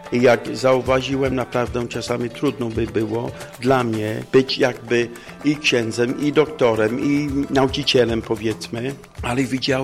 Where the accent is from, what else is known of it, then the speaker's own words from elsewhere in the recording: Manchester, North West England, United Kingdom; Polish is a second language; now in Poland; jestem ojcem białym, misjonarzem Afryki. Pochodzę z Manchesteru, więc na północ Anglii i w tej chwili pracuję tu w Polsce.